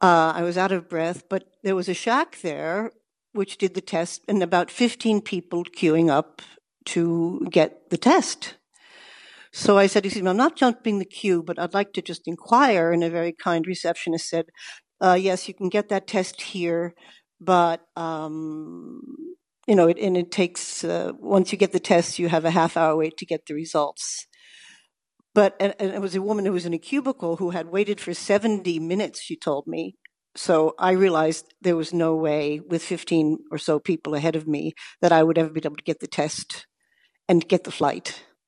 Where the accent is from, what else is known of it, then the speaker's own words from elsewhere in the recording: Italy; Originally I came from Italy.